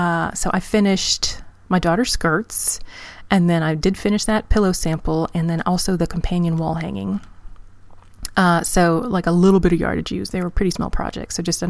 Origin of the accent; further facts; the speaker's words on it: Virginia, United States; So I'm not originally from the Southern United States, although I don't know. I grew up technically mid-Atlantic, coastal Virginia, which could still be considered more South than anything else. However, my parents are Midwestern